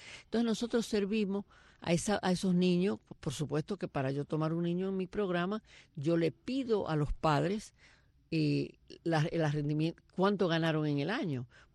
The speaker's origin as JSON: {"language": "Spanish", "country": "Dominican Republic", "said": "lo que somos los dominicanos, que nada más no somos merengue y pelota, somos mucho más."}